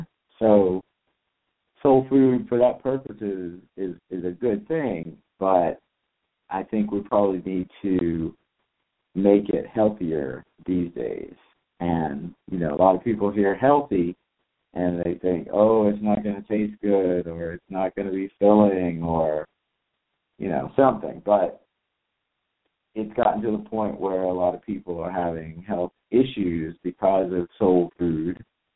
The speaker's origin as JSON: {"language": "English", "region": "the South", "country": "United States", "said": "I mean, I'm from the South, which everyone knows."}